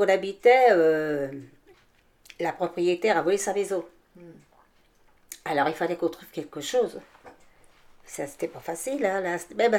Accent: Chantenay, France; born there; Et ils ont été 18 ans là-bas. Je suis née là-bas, à Chantenay.

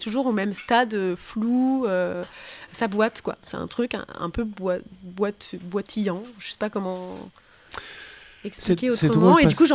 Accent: Hauts-de-France, France; born there; je suis née dans le Nord, mais je suis née dans le Nord de deux parents d'horizons différents.

